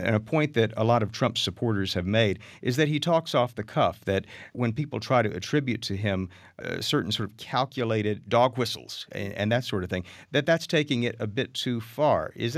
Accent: Texas, United States; As a scholar of political rhetoric and as a Texan, let's talk hombre for just a moment.

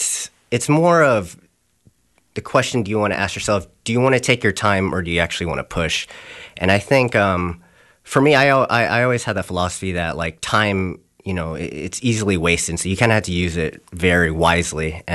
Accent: Houston, Texas, United States; also born or lived in Paris, France; now in Jacksonville, United States; And so I grew up in Houston and I also lived a little bit in Paris. So I grew up in big cities.

